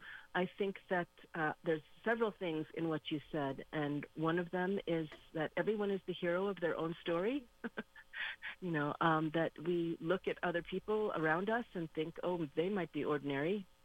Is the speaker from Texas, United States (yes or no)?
no; Illinois, United States; now in Rochester, United States; I grew up in Illinois, so like your listeners, I grew up landlocked. I live now in Rochester, New York.